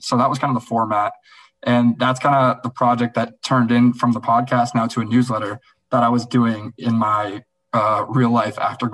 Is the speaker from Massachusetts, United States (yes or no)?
yes; Boston, Massachusetts, United States; So I'm from Boston, he's from New York